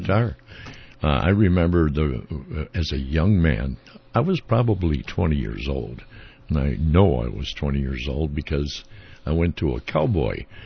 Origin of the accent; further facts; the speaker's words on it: St. Paul, Minnesota, United States; I'm from St. Paul.